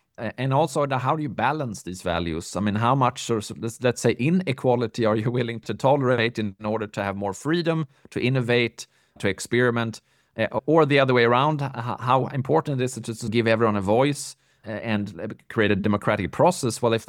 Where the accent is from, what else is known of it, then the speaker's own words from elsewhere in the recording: Sweden; I'm from Sweden.